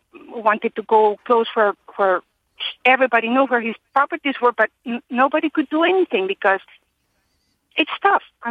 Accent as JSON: {"language": "English", "town": "Medellin", "region": "Antioquia", "country": "Colombia", "tie": "born or raised there", "said": "I used to live in Medellin. It's my hometown. All my family still lives there."}